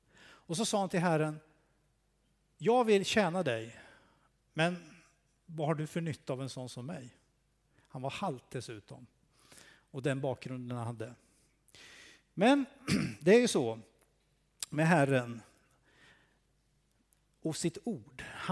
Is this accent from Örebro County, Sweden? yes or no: yes; Örebro, Örebro County, Sweden; also born or lived in Borensberg; Men när jag var 6 år så flyttade vi härifrån. Och sen dess är jag en gnällig närking. Örebroare.